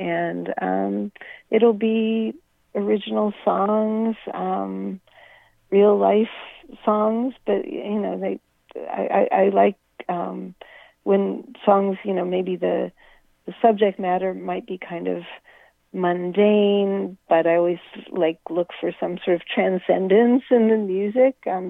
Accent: Pittsburgh, Pennsylvania, United States; when I grew up in Pittsburgh, and my father worked in the steel industry

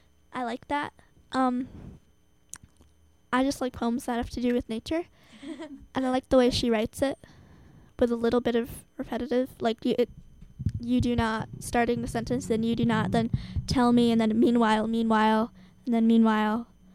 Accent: Caro, United States; I'm 11 years old as well, and I'm from Caro.

